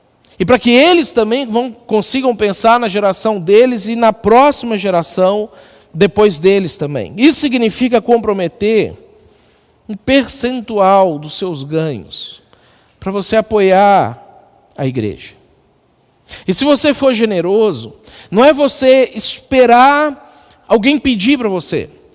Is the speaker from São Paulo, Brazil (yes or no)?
no; Minas Gerais, Brazil; porque eu vim de fora. Eu sou lá de Minas Gerais.